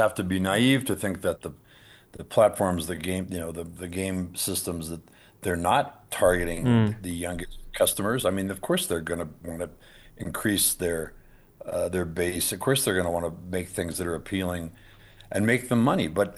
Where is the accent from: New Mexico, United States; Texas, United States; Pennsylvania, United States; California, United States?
New Mexico, United States; Here in my home state of New Mexico